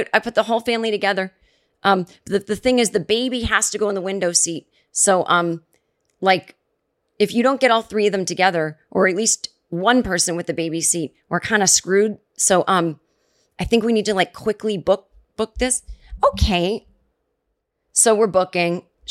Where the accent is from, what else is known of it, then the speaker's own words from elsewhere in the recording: Massachusetts, United States; I said, oh, yeah, I'm from here. I mean, I'm from the East Coast, but we don't have time to get into it. Well, Massachusetts.